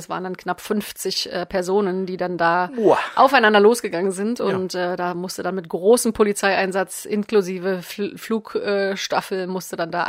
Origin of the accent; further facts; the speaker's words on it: Magdeburg, Saxony-Anhalt, Germany; Bei uns in Magdeburg war das immer, das war mal ein riesen fest in Anführungsstrichen